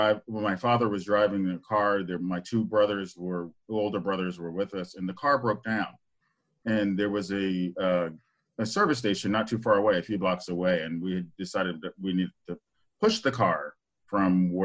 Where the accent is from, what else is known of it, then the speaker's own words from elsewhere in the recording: New York City, New York, United States; also born or lived in Philadelphia; Well, I am, I grew up in, I was born in Philadelphia. I grew up in New York City. I joined the Navy when I was 19.